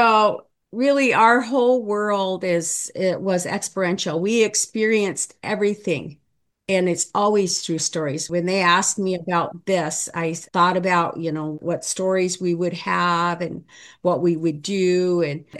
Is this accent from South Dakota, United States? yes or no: yes; South Dakota, United States; I come to you from the Lake Traverse Indian Reservation in northeast corner of South Dakota in the USA. I am Sisseton Wahpeton Oyate Hamataha. I come from the people of the Sisseton and Wahpeton lands.